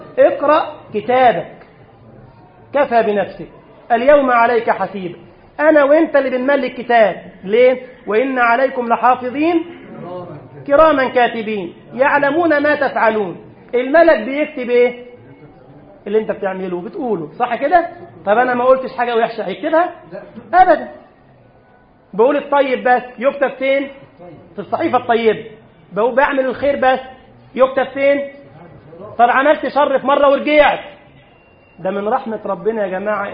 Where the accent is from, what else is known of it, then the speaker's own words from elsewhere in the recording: Egypt; بلدنا مصر الان نسال الله السلامه